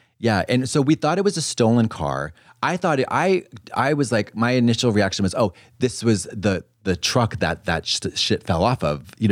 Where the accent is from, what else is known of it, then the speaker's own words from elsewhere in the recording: Pomona, California, United States; from Pomona, like with a grudge